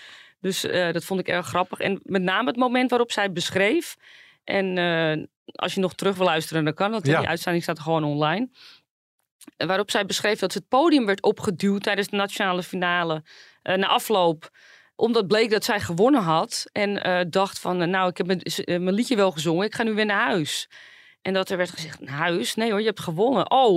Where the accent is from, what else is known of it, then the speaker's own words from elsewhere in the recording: Zaandam, North Holland, Netherlands; Ik kom natuurlijk zelf uit Zaandam en Margriet ook.